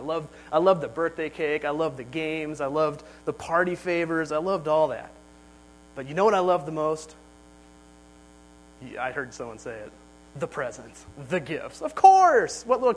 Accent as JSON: {"language": "English", "region": "California", "country": "United States", "tie": "born or raised there", "said": "I grew up in Southern California, so it was 80 degrees on New Year's, which is always kind of cool."}